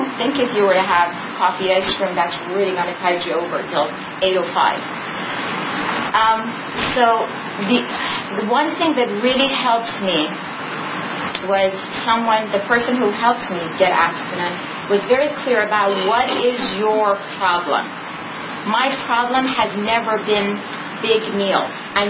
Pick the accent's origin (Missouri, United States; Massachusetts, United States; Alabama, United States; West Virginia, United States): Massachusetts, United States; Boston; from Boston over here.